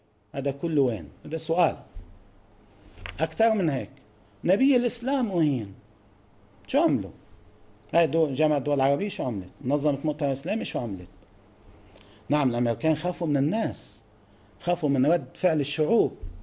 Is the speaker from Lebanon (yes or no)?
yes; Lebanon; نحن كلبنانيين، هاي تجربة نحن اللبنانيين